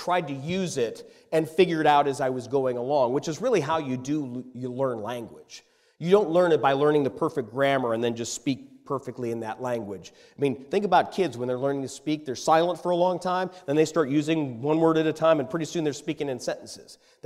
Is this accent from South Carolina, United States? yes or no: yes; South Carolina, United States; And she knew I'm from South Carolina.